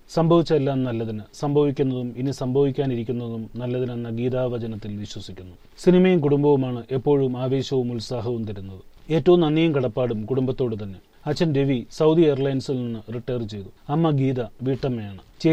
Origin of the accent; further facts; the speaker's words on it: Puthukkad, Kerala, India; ഞാനൊരു തനി തൃശ്ശൂരുകാരിയാണ്. തൃശൂർ പുതുക്കാടാണ് വീട്.